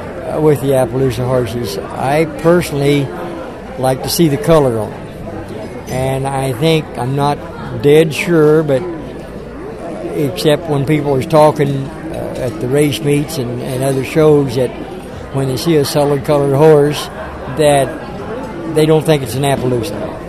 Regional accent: Perkins, Oklahoma, United States; now in Athol, United States; I'm originally from Perkins, Oklahoma.

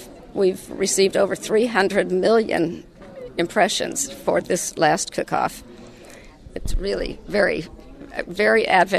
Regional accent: Arizona, United States; Yes, sir. I'm from Southern Arizona. Our ranch is down right on the border with Mexico.

